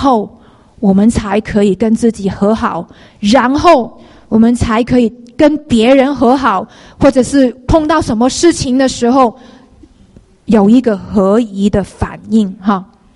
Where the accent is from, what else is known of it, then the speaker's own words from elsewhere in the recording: China; 我们中国人很喜欢这样，不要浪费了